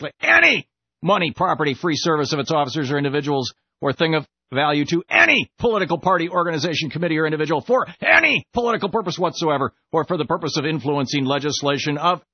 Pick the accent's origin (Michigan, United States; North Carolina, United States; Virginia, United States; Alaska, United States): Michigan, United States; Lansing; When I was a kid, I remember there were two newspapers published in Detroit. I grew up in Lansing, Michigan.